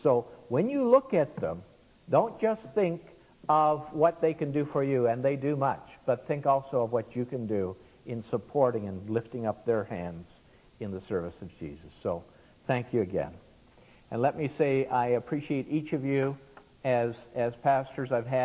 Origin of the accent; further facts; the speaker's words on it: Canada; I know we're Canadian